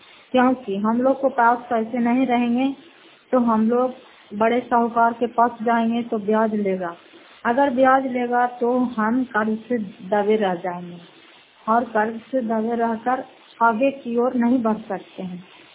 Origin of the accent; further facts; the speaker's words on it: Fatehpur, Bihar, India; घर फतेहपुर, पंचायत मकौसा, जिला नालंदा और करात असरा प्रखंड की निवासी हूँ।